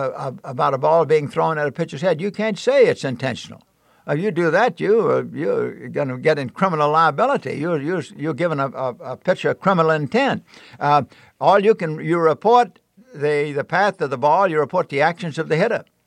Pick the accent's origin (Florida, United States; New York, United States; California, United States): Florida, United States; also born or lived in Mississippi; I'd been born in Mississippi. I grew up in Central Florida.